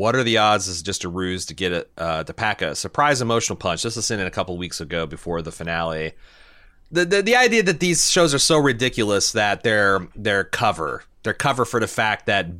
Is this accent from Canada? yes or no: no; Ireland; I'm from Ireland, relatively close to Paris in global terms.